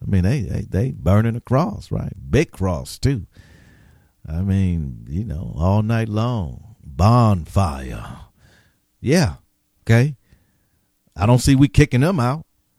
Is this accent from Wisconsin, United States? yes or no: yes; Milwaukee, Wisconsin, United States; born there; Mount Sinai Hospital, where I was born in Milwaukee, Wisconsin, just as precious.